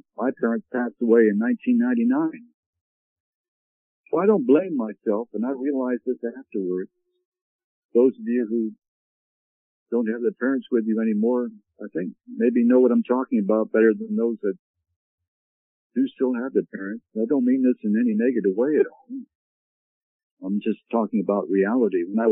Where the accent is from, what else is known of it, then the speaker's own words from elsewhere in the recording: Canada; born there; My parents were English, but I was born in Canada